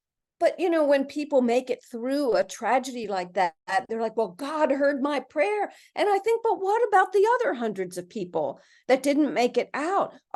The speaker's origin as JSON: {"language": "English", "town": "Philadelphia", "region": "Pennsylvania", "country": "United States", "tie": "born or raised there", "said": "when I was young and living in Philadelphia, my hometown, watching the Eagles with my family on Sunday afternoon, right?"}